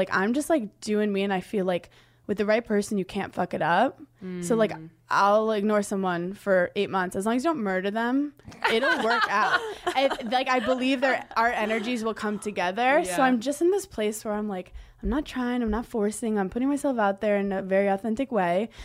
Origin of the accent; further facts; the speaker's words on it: Brooklyn, New York, United States; I always had a cat growing up because I grew up in Brooklyn, so it was small.